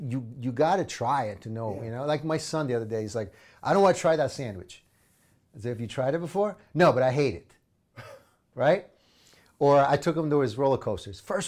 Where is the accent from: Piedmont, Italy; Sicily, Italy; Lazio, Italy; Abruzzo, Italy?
Lazio, Italy; Rome; English is a second language; now in United States; I came from Rome, we came here as a family, you know, the first time we came to America on a green card. We ran out of money, so we had to move back to Italy